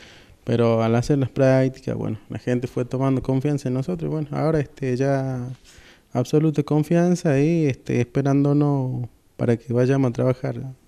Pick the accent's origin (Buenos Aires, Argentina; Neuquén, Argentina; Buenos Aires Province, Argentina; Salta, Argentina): Salta, Argentina; Alto de la Sierra; Yo soy de Alto de la Sierra, a mí me tocaría trabajar en Alto de la Sierra